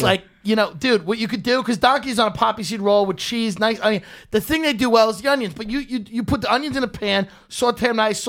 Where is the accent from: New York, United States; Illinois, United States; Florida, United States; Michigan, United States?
New York, United States; New York City; People, you know, some people, like, we grew up in New York.